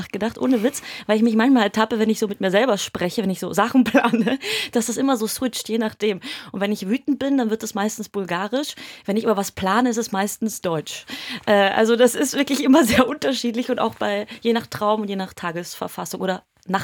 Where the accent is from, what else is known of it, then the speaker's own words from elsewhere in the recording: Vienna, Austria; Und ich kannte das, da wo ich groß geworden bin in Wien, dass es andersrum war.